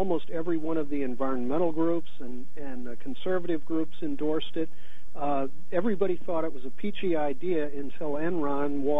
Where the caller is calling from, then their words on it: San Francisco, California, United States; I live here in California. I'm calling you from San Francisco.